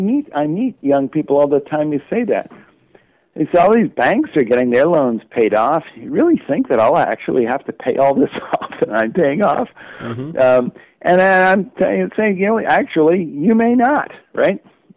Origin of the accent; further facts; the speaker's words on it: Palo Alto, California, United States; I was a teenager. I grew up in Palo Alto.